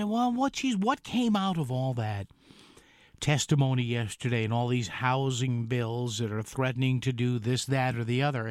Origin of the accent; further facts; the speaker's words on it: New Haven, Connecticut, United States; I didn't grow up in that area. I grew up in New Haven, but you know, I was 14 years old